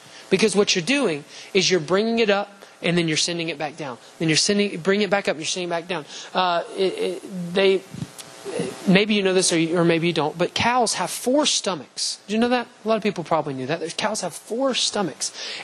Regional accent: Huntsville, Alabama, United States; I'm originally from Huntsville, I'm sorry.

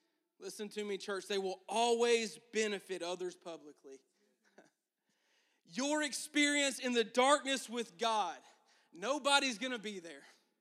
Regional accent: Florida, United States; We're not hill country people. We're flatland boys from Florida.

